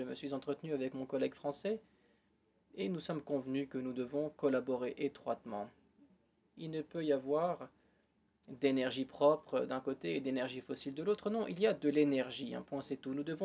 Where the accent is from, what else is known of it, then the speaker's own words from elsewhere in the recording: Tunisia; Je viens de Tunisie, en Afrique du Nord.